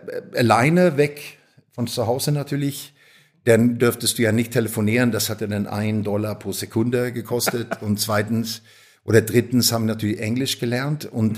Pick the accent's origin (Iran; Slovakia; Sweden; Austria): Sweden; Stockholm, Stockholm County; Sehr früh haben sie scheiden lassen und bin eigentlich hauptsächlich bei meiner Mama aufgewachsen in Stockholm.